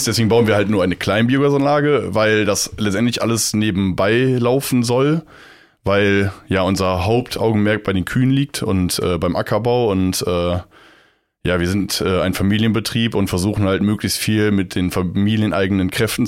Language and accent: German; Germany; Also ich komme gebürtig auch aus Scheele-Wahohn.